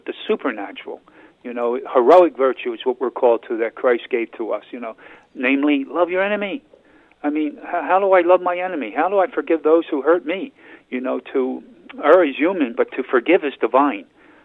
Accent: Philadelphia, Pennsylvania, United States; We're from Philadelphia here.

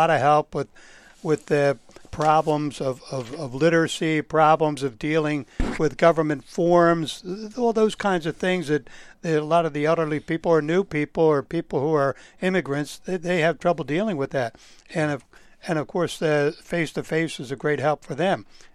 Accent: Philadelphia, Pennsylvania, United States; I was born and raised in Germantown

